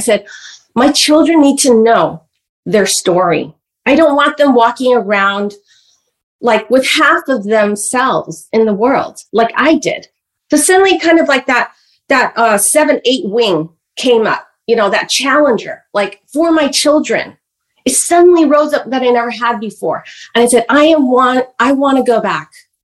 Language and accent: English; California, United States; born there; And I was born in California. We come from opposite cultures.